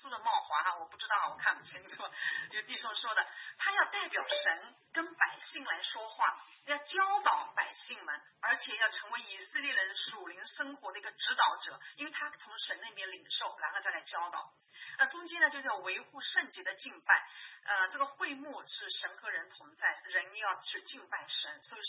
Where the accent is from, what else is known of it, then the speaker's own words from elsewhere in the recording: China; 因为我们中国人比较这种血缘关系都特别的重视哈